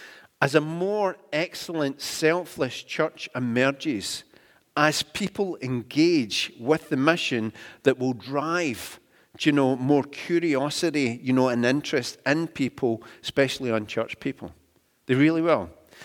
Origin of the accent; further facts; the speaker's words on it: Glasgow, Scotland, United Kingdom; from when I was a kid growing up in Glasgow, it's vastly improved